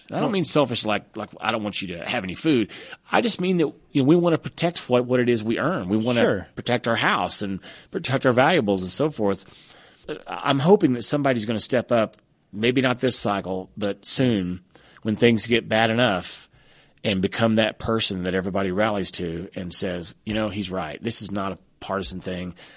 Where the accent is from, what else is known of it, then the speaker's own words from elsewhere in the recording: Oklahoma, United States; I mean, I grew up in Oklahoma where we've always been a boom and bust state.